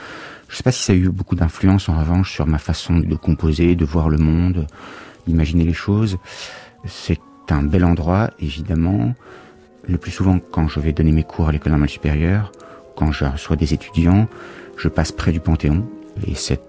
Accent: Paris, Île-de-France, France; born there; je suis né à Paris

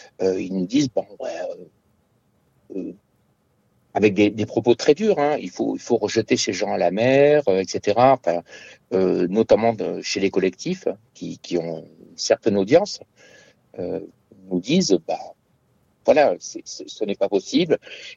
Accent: Mayotte; je suis musulman. Je suis noir et je suis de Mayotte.

